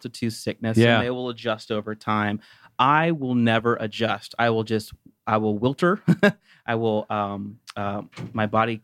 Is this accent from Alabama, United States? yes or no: no; Ohio, United States; now in Atlanta, United States; No, I'm originally from Ohio, but I've spent most of my life in Atlanta.